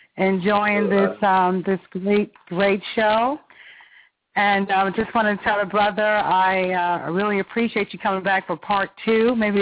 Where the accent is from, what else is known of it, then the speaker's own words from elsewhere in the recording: Buffalo, New York, United States; because I'm here in my hometown, Buffalo